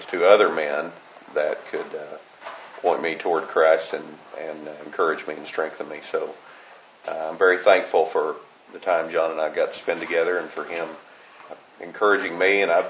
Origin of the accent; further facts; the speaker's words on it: Stillwater, United States; I'm from Stillwater. I'm married. I'll be 35 years this year. I have 4 children and 2 grandchildren now. I became a Christian at a very young age.